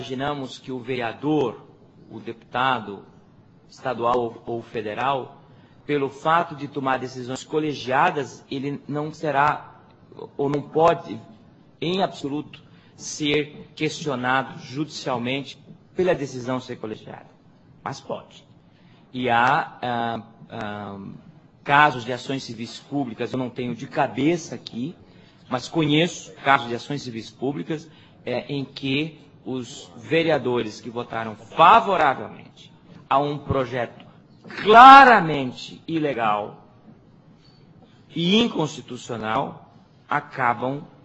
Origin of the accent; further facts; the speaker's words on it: Paraíba, Brazil; born there; now in São Paulo, Brazil; Eu sou paraibano de nascimento, mas tenho no meu gabinete, além da bandeira da Paraíba, a bandeira de São Paulo.